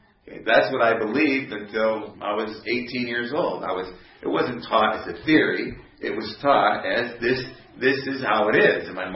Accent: United States; because I'm American, and that's where I became a Seventh-day Adventist, and that's what I became familiar with.

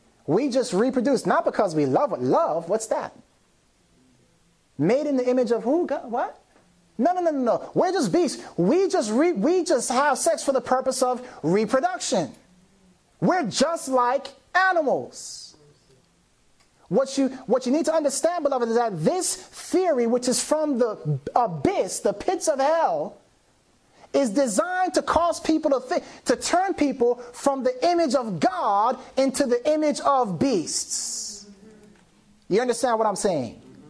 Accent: Jamaica; I'm Jamaican, listen.

